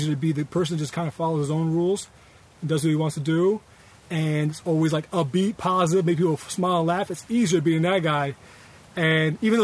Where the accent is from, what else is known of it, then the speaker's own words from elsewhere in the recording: New York, United States; So, you look at me and you see the bald head. I'm from New York, right?